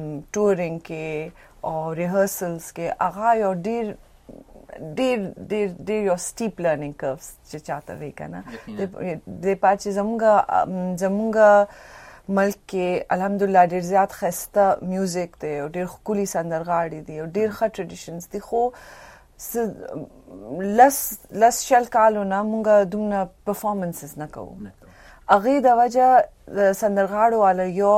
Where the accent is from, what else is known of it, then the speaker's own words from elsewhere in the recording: Pakistan; now in United States; نو خالی زه پکې د پاکستان یم